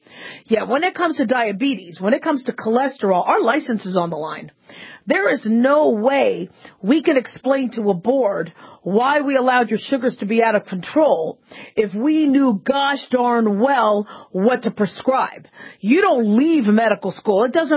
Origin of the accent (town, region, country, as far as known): Phoenix, Arizona, United States; born or raised there